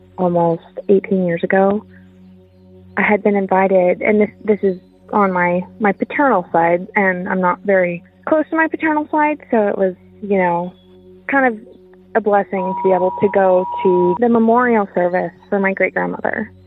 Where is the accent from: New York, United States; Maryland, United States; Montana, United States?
Montana, United States; now in Texas, United States; I'm formerly from Montana. I now currently reside in Texas.